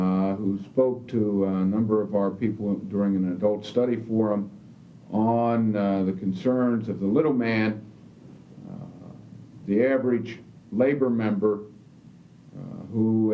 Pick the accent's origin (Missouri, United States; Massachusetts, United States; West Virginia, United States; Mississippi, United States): West Virginia, United States; Wheeling; also born or lived in Kingman, United States; I was born in Kingman, Arizona. I grew up in Wheeling, West Virginia.